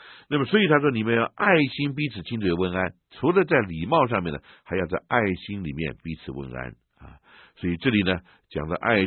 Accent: China

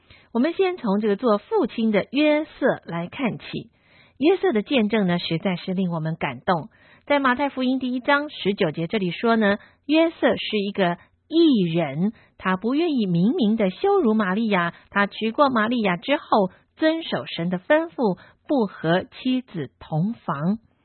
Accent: China

